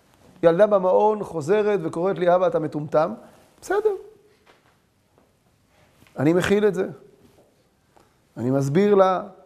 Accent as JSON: {"language": "Hebrew", "town": "Bat Yam", "region": "Tel Aviv District", "country": "Israel", "tie": "born or raised there", "said": "אני גדלתי בבת ים"}